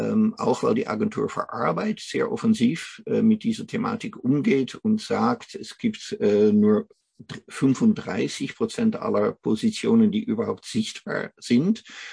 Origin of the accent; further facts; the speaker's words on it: Netherlands; German is a second language; Tatsächlich bin ich aus den Niederlanden, wohne hier in Emmerich, was tatsächlich ziemlich in der Nähe der Grenze ist. Habe allerdings vorher auch mal in Dortmund, in München, in Stuttgart gewohnt und auch noch in Salzburg in Österreich, in Echternach